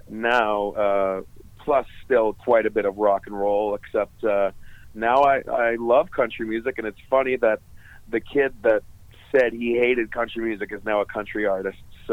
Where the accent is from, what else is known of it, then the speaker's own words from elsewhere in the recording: Weyburn, Saskatchewan, Canada; And I grew up playing in a cover band in my hometown of Weyburn, Saskatchewan.